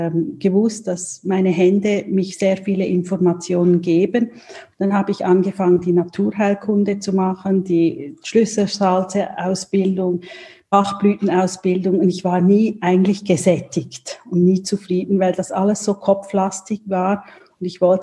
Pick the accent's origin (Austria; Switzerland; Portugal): Switzerland; ich komme aus der Schweiz. Also in der Nähe von Basel wohne ich mit meiner Familie.